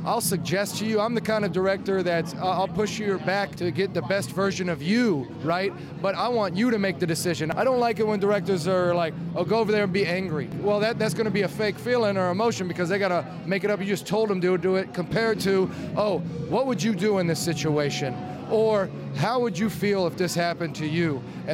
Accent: Cincinnati, Ohio, United States; and I'm from Cincinnati, Ohio.

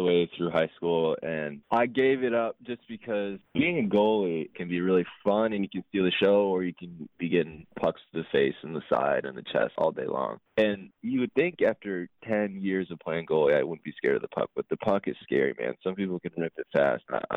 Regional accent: Chicago, Illinois, United States; also born or lived in Michigan; oh, I'm from Chicago, I'm from Michigan. You don't hear that a lot.

